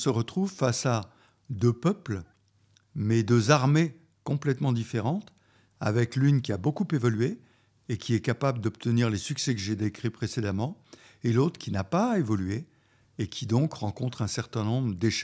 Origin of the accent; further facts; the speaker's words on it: France; qui chez nous en France sont les sous-officiers ou les officiers subalternes